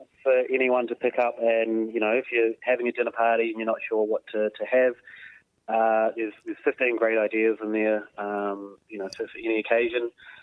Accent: New Zealand; moved away as an adult; now in Australia; Went and studied journalism, then moved to Australia. I'm from New Zealand originally, and was studying part time.

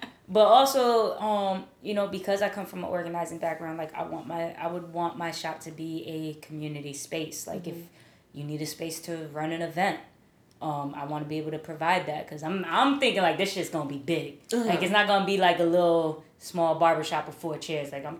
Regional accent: Springfield, Massachusetts, United States; now in Brooklyn, United States; No, I'm from Springfield, Massachusetts.

